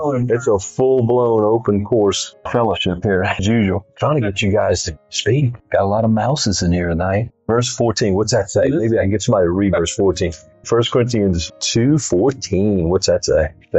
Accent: Louisiana, United States; I grew up in Louisiana. The sportsman's paradise is what it's called.

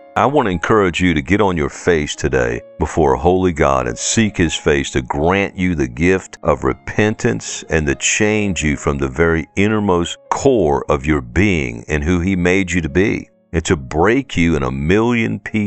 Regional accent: New Orleans, Louisiana, United States; accent: New Orleans; I grew up in New Orleans.

